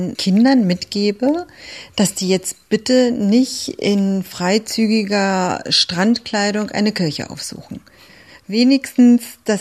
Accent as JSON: {"language": "German", "region": "Berlin", "country": "Germany", "tie": "born there", "said": "ich bin Griechin, in Berlin geboren"}